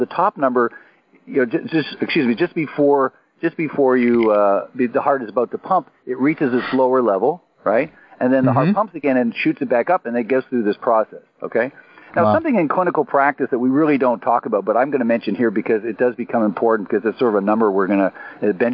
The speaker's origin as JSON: {"language": "English", "country": "Canada", "lives_now": "United States", "said": "I'm Canadian, so I'm American now"}